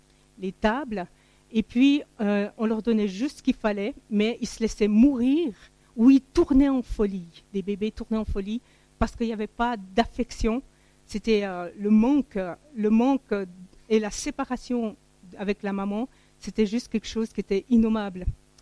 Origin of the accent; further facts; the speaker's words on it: Tunisia; born there; je suis née en Tunisie. Je suis née en Tunisie dans des circonstances très difficiles.